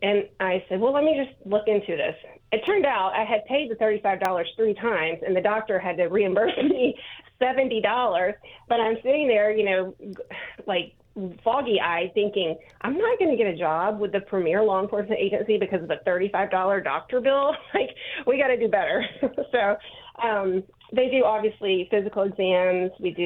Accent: Tennessee, United States; I grew up in Tennessee, where I grew up shooting skeet and clay, and, you know, guns were not scary for me

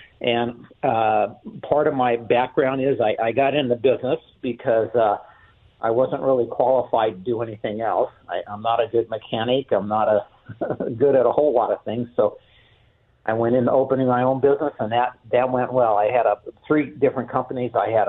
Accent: California, United States; Well, I born and raised in Southern Cal.

